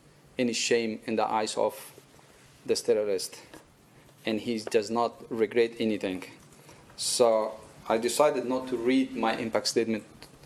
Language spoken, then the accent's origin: English; Afghanistan; English is a second language; because I was from Afghanistan, they were calling me as a fan or joke or intentionally a terrorist